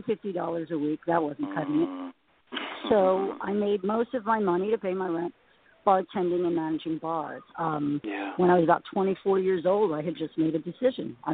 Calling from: San Antonio, Texas, United States; I'm calling from San Antonio Airport right now.

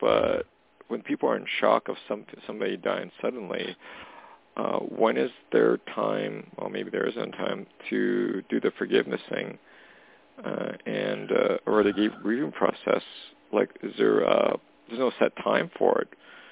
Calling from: Western Canada, Canada; I'm in Western Canada, so awesome.

